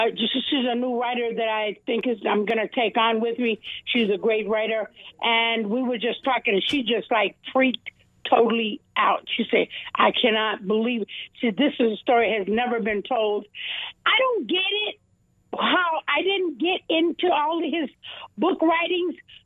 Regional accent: Chicago, Illinois, United States; now in Fort Lauderdale, United States; I live north of Fort Lauderdale, and I really love, I was born and raised in Chicago.

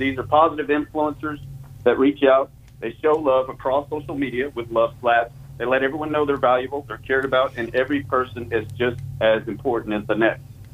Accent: Louisiana, United States; I'm originally from Louisiana.

